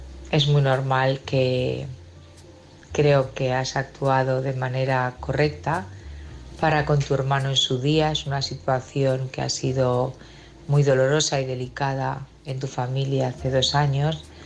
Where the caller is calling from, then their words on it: Barcelona, Catalonia, Spain; de Barcelona.